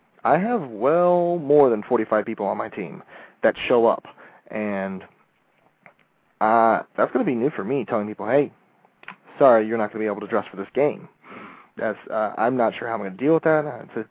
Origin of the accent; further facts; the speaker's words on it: St. Augustine, Florida, United States; I grew up in St. Augustine. Jacksonville's, you know, 40 minutes north of us.